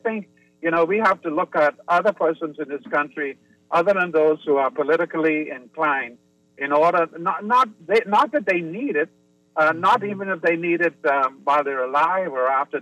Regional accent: Long Island, New York, United States; growing up on Long Island, it is absolutely phenomenal because I have encountered people similar to people who grow up in Long Island

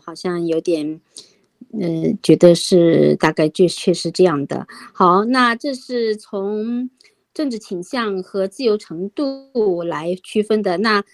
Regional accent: California, United States; 我觉得我们加州人确实有优点的哈

